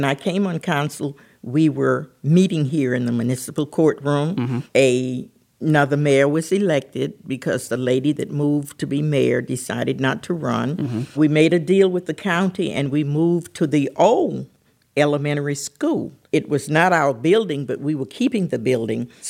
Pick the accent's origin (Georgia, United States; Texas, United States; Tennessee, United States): Georgia, United States; Midway; I think that you should come to my hometown, the city of Midway, because it is a good place to visit, a good place to live.